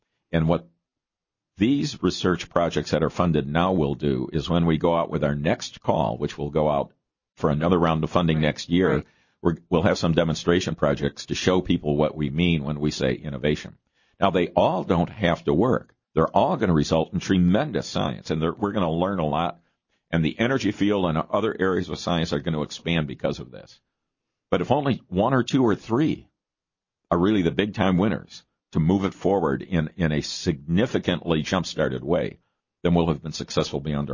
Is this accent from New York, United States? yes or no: no; Chicago, Illinois, United States; I come from Chicago, from the south side of Chicago